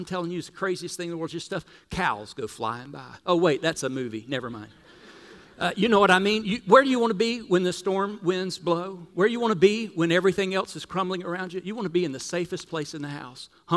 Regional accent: Florida, United States; See, Beverly and I were both born and raised in Central Florida.

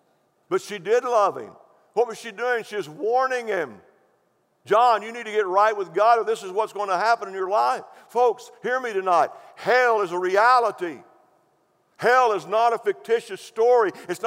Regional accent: Texas, United States; but that's okay because I'm from West Texas.

